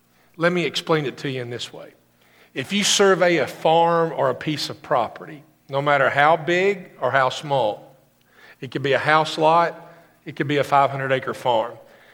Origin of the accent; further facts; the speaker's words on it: Summersville, United States; And he goes, you grew up in Greene County? I said, I grew up in Summersville.